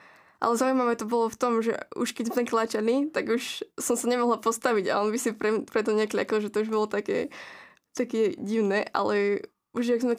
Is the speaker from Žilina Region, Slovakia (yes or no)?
yes; Žilina Region, Slovakia; keďže som až z Kysuc, tak sme dosť skoro ráno išli.